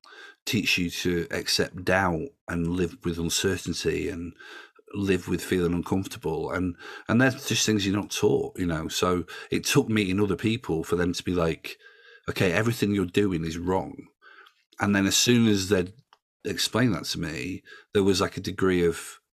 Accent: Yorkshire and the Humber, United Kingdom; I mean, I'm from Yorkshire, you know

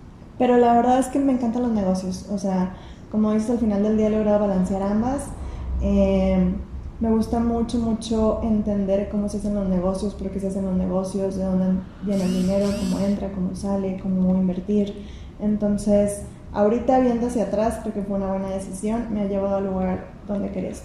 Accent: Torreón, Coahuila, Mexico; inicié yo en Coahuila, como dices, yo nací en Torreón, Coahuila, y ahí estudié toda mi carrera hasta universidad.

